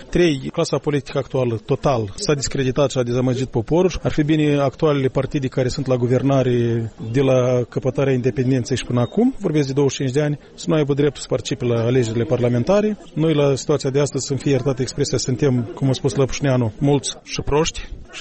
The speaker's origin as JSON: {"language": "Romanian", "country": "Moldova", "said": "Eu sunt moldovean"}